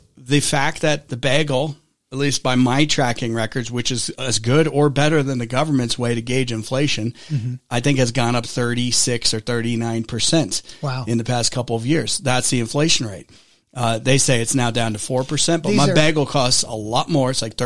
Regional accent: New York, United States; But I'm used to New York. I'm from New York originally, and bagels are good.

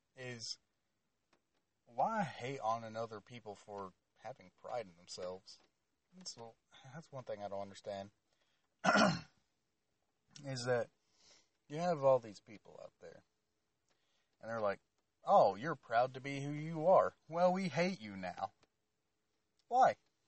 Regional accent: Southern US, United States; Also, I'm a Southerner, so I got Southern pride.

